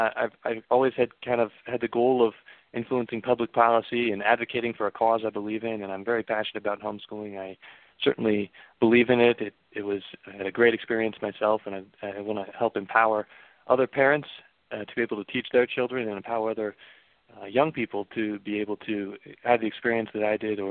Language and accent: English; Omaha, Nebraska, United States; I grew up in Omaha, Nebraska in the Midwest and was homeschooled all the way through school